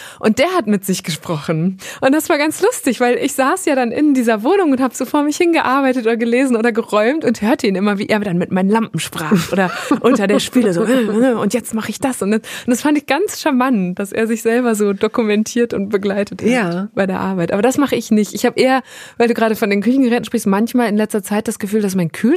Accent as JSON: {"language": "German", "region": "North Rhine-Westphalia", "country": "Germany", "tie": "born or raised there", "said": "Als ich ausgezogen bin aus meiner Heimat im Münsterland"}